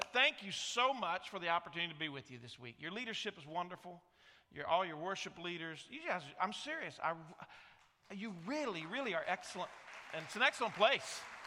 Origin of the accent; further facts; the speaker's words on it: Indiana, United States; We grew up in Indiana, folks, okay?